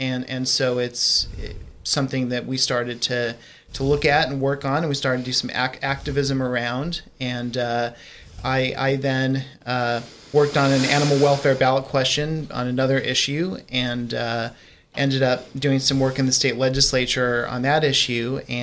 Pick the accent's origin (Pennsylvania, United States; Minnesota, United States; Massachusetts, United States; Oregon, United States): Oregon, United States; Portland; Well, I grew up in Portland, Oregon, and my mother always had rescue dogs around.